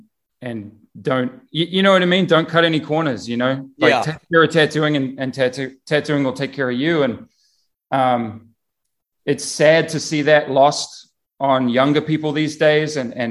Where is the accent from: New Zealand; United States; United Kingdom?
New Zealand; also born or lived in Australia; having a sheep as a girlfriend growing up in New Zealand, you know